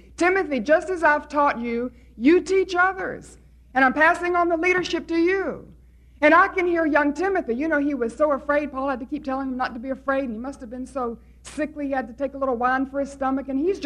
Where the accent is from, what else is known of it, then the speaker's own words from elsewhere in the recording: North Carolina, United States; I come from North Carolina in the States, and we have some big military bases.